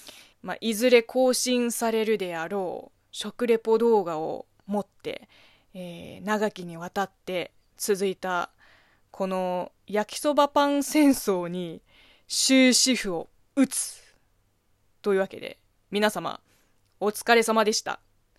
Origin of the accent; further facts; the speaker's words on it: China; Japanese is a second language; now in Japan; 中国生まれ中国育ちの